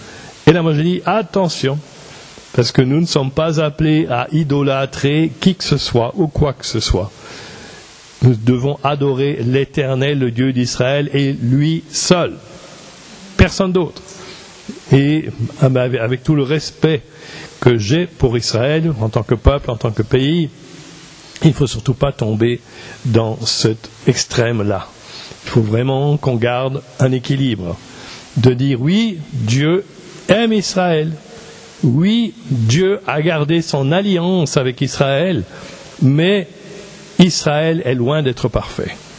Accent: Belgium; j'étais présenté au Seigneur dans l'église protestante réformée en Belgique. Donc moi j'ai grandi dans ce milieu-là, parce que c'est le milieu dans lequel je suis né. Et après, mes parents ont déménagé, ils sont venus s'installer à Bruxelles

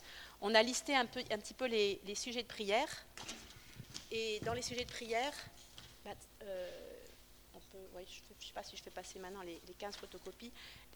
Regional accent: France; On est français.

